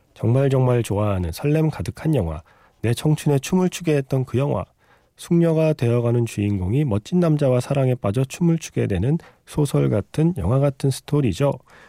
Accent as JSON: {"language": "Korean", "region": "Seoul", "country": "South Korea", "tie": "born or raised there", "said": "저도 서울이 고향이라 이 느낌을 좀 알아요."}